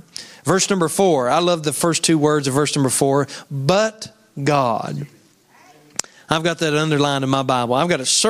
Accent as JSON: {"language": "English", "region": "West Virginia", "country": "United States", "said": "And I said, \"I'm from West Virginia.\""}